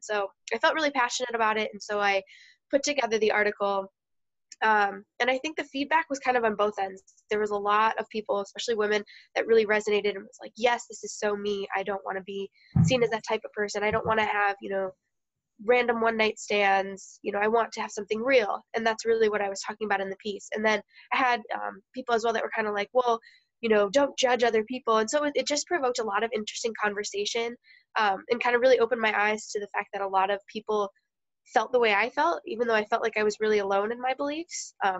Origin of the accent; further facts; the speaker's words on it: Naperville, Illinois, United States; I grew up in suburban Chicago, Naperville area.